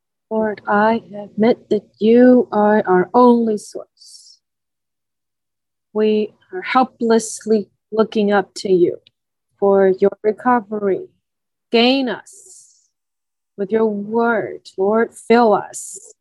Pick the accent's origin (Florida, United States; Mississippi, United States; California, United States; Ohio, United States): California, United States; Berkeley; I am from Berkeley, California.